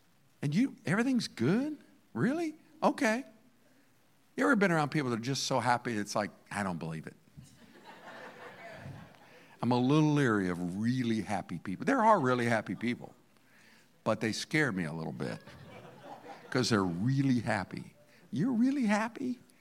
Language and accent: English; United States; He didn't like me because I was from America.